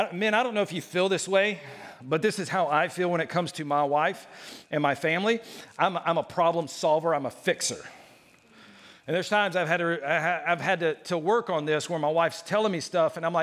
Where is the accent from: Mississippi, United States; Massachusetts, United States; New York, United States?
Mississippi, United States; now in Illinois, United States; We're from Mississippi originally. Don't judge me. I haven't been there in 19 years. But that's where my wife and I are from. And God moved us to Illinois.